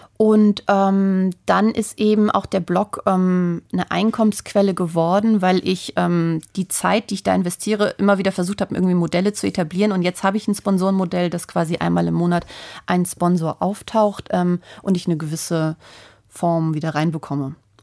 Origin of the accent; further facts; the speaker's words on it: Hamburg, Germany; now in Berlin, Germany; Ich komme ja eigentlich aus Hamburg, wohne in Berlin.